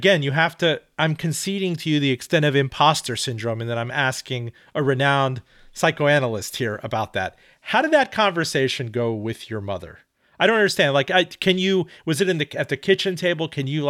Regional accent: North Miami, Florida, United States; Since I grew up in North Miami, it hit us not nearly as hard as you guys closer to the Grove and Cutler Ridge

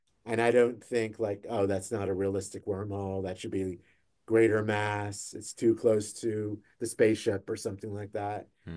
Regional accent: Philadelphia, Pennsylvania, United States; since I'm a Philadelphian

